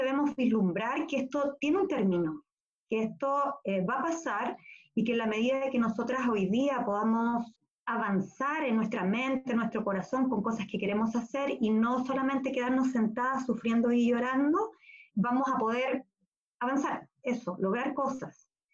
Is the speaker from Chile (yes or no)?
yes; Chile; soy de Chile. Mi apellido es un apellido indígena que significa lugar de cóndores.